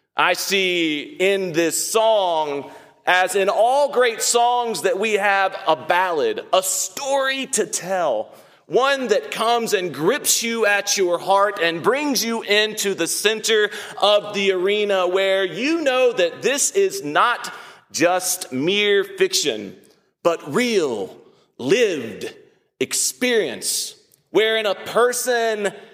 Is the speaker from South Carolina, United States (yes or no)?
yes; Pickens, South Carolina, United States; going to my hometown of Pickens, South Carolina, where we were so richly received with my parents